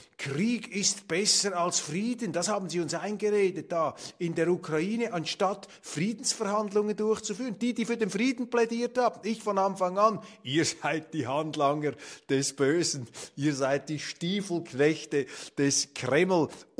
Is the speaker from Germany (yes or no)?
no; Switzerland; Und ich bin als Schweizer nicht dazu neigend, mir ausländische Staatsoberhäupter zum Vorbild zu nehmen.